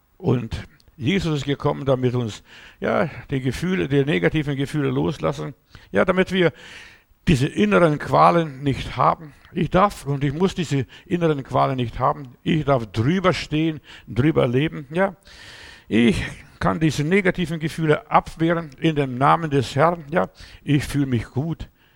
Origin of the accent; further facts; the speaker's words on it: Stuttgart, Baden-Württemberg, Germany; Wir haben bei uns in Stuttgart jemand gehabt von der Paulskirche in Frankfurt am Main